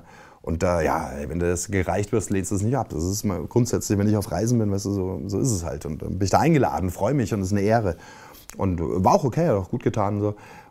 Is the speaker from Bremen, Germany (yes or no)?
no; Bavaria, Germany; Das ist ja wie in meiner Heimat in Bayern.